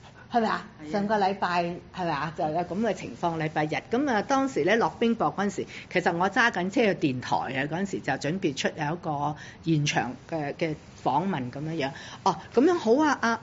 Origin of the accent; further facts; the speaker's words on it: China; 因為我哋中國人咧，真係比較咧嗰個家庭觀念